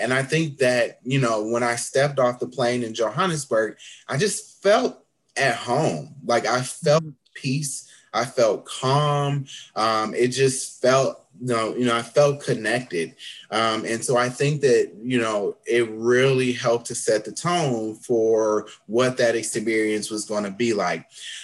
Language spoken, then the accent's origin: English; Flint, Michigan, United States; I'm from Flint is a predominantly Black city